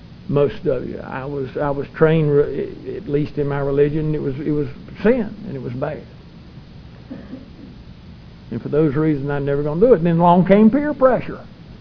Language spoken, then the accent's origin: English; Greensboro, North Carolina, United States; born there; I was born up in Greensboro where Dick and I met when I first came in the program.